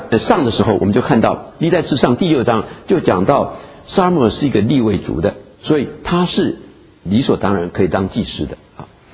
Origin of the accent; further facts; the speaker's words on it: China; 我们中国人有一句话说覆水难收啊，